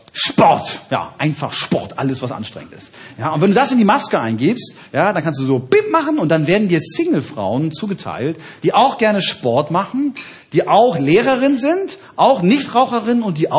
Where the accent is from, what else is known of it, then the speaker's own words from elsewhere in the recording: Hamburg, Germany; Die Antwort ist auch für mich als Hamburger jetzt schockierend, um ehrlich zu sein.